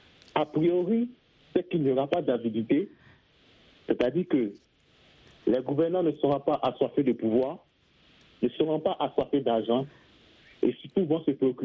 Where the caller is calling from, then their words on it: Abidjan, Côte d’Ivoire; Je suis de la Côte d'Ivoire, approximativement à Abidjan.